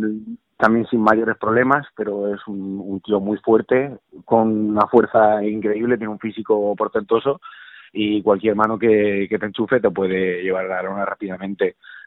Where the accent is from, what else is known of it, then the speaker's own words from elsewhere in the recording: Almansa, Castilla-La Mancha, Spain; ganar allí en mi pueblo yo creo que fue el mejor día de mi vida